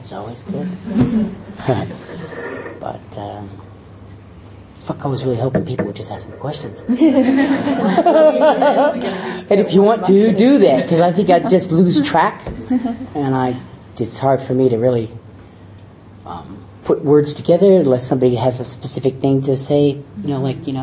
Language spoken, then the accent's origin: English; United States; I'm American, so sorry about that.